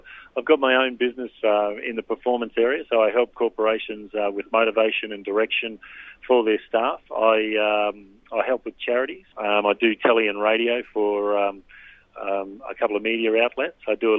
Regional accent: Rockhampton, Queensland, Australia; I grew up in Rockhampton

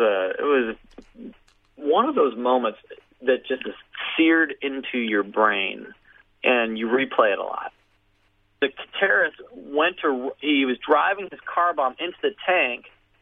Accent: United States; and I'm an American, so therefore I'm a Christian.

